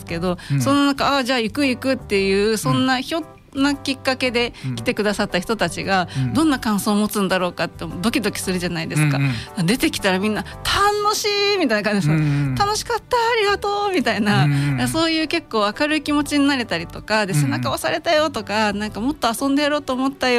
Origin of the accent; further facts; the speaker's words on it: Hiroshima, Japan; 地元広島の動員を、日割りの動員を上回っちゃうんじゃないかって